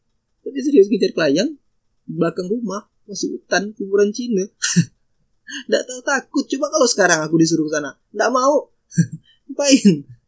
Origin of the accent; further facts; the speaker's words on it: Pontianak, West Kalimantan, Indonesia; aku pakai bahasa Pontianak karena aku mau cerita tentang keseharian aku dulu waktu kecil di Pontianak.